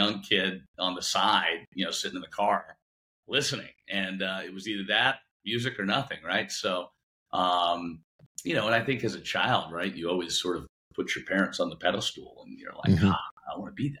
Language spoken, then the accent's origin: English; Valrico, Florida, United States; I was born in Tampa, Florida, to a hardworking mom and dad.